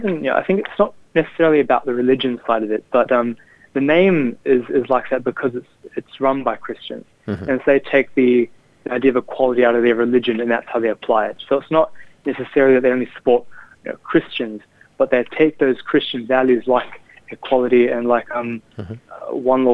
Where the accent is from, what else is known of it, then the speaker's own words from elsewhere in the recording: Blacktown, New South Wales, Australia; born there; So I was born in Blacktown. I did my schooling here. Mm-hmm. I still visit Punjab every now and then to see the family too.